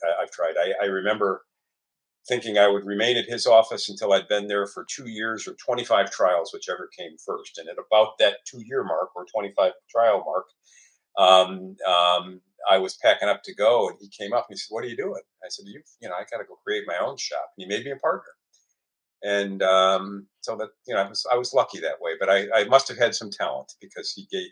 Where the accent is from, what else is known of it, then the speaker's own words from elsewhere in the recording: Detroit, Michigan, United States; I grew up in Detroit in the 60s, we had the riots.